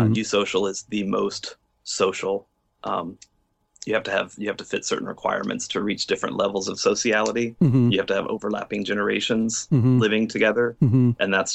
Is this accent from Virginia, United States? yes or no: yes; Virginia, United States; We're both from Virginia. We met there and dated there.